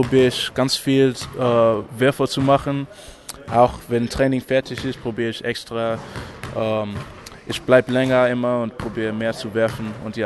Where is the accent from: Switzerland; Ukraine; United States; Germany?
United States; New York; German is a second language; Ich bin ein neuer Spieler hier beim MBC. Ich komme aus New York.